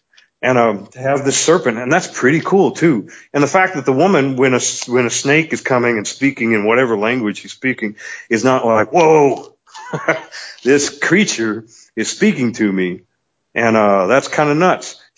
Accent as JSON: {"language": "English", "region": "Kentucky", "country": "United States", "said": "because, like I said, I come from Kentucky and so forth."}